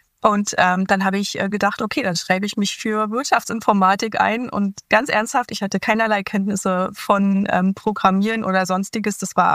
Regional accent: East Germany, Germany; ich komme ja aus der DDR, ich bin quasi ein DDR-Arbeiterkind und wir hatten nicht ganz so viel zu Hause.

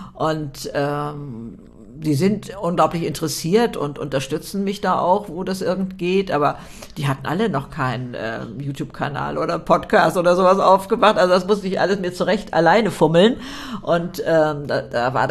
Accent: Hamburg, Germany; als ich jetzt in Hamburg, meine Heimatstadt sozusagen, immer bekannter wurde.

